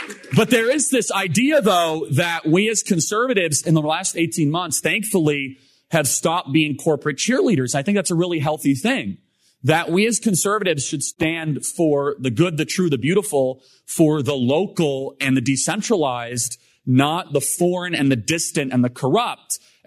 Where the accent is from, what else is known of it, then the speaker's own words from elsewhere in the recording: Chicago, Illinois, United States; I grew up in Chicago, so it's not too far.